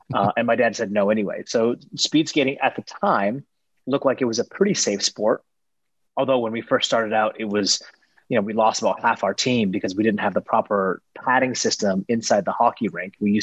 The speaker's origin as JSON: {"language": "English", "town": "Seattle", "region": "Washington", "country": "United States", "tie": "born or raised there", "said": "I grew up in the Seattle region."}